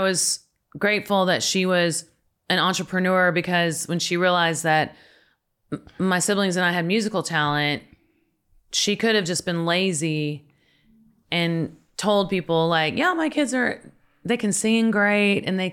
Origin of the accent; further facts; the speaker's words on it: Midwest, United States; And she's very old fashioned, but we're from the Midwest. And so Midwesterners are very stoic.